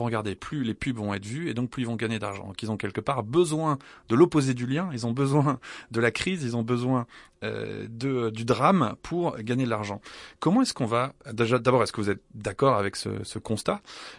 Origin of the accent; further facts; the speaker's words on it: France; je vais penser à mon pays d'origine, à la France